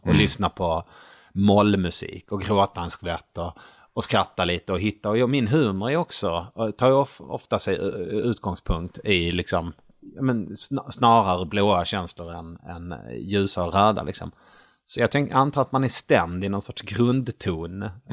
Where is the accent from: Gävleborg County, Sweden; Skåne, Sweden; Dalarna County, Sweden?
Skåne, Sweden; Malmö; moved away as an adult; also born or lived in Sunne; Och så växte jag upp i Malmö. När jag var 20 så träffade jag mitt ex. Och så flyttade vi till Värmland där hon kom ifrån.